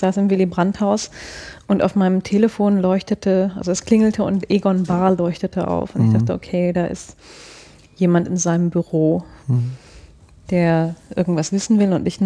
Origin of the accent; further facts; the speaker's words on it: North Rhine-Westphalia, Germany; Das war halt im Sauerland auch so ein Verein, der Besäufnisse organisierte